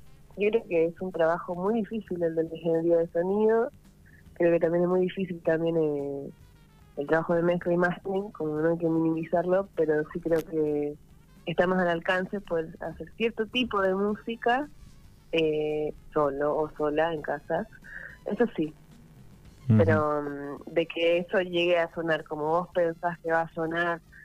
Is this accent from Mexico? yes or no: no; Chile; moved away; me fui de mi país, de Chile, un poco escapando de la realidad política de ese momento